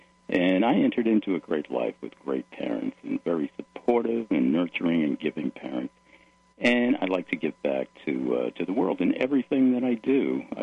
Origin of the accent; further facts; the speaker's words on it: Rhode Island, United States; I'm from Rhode Island originally.